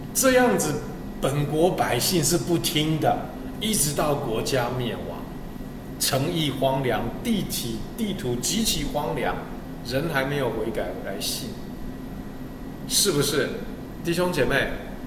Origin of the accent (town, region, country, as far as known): China